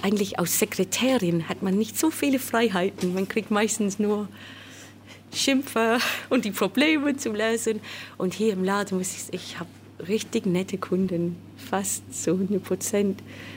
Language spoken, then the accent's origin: German; London, United Kingdom; now in Sickenhausen, Germany; Ich komme aus London eigentlich, aber jetzt wohne ich in Sickenhausen.